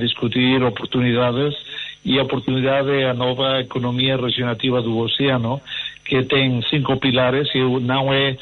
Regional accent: Spain; born or raised there; Portuguese is a second language; also born or lived in Lisbon

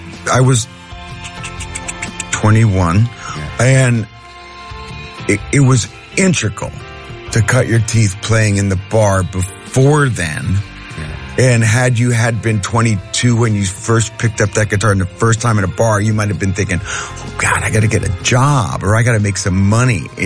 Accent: Sayreville, New Jersey, United States; My hometown was called Sayreville, and it was built on the location of the Sayre Fisher Brick Company.

